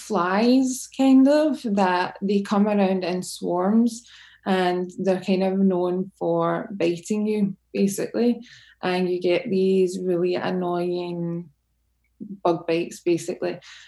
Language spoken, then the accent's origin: English; Scotland, United Kingdom; So for me, I grew up in Scotland, which is obviously a lovely country. There's a lot of countryside.